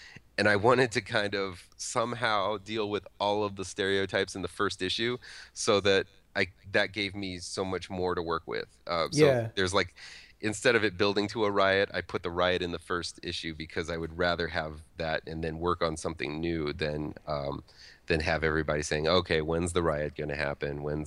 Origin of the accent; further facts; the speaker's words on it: Lima, Ohio, United States; There's also, it's set in my hometown of Lima, Ohio, which was just a little kind of like callback to there.